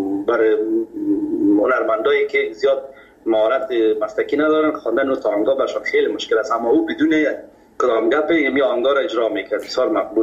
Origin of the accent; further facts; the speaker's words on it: Kabul, Afghanistan; ما از مردم خود کابل هستیم، از شهر کونه کابل.